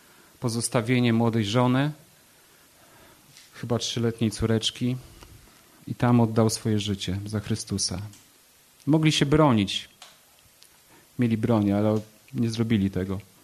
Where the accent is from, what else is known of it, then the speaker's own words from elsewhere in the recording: Warsaw, Masovian Voivodeship, Poland; jestem z Warszawy. Przyjechałem tutaj z moimi dwoma synami